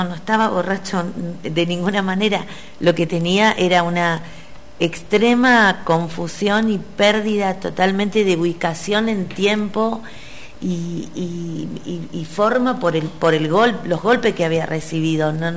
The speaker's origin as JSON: {"language": "Spanish", "region": "Santa Fe", "country": "Argentina", "said": "mi esposo Claudio, somos de Santa Fe."}